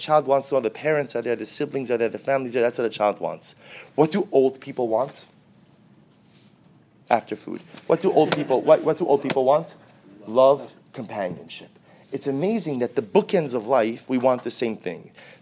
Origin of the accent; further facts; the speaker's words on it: Pikesville, Maryland, United States; I'm from Pikesville.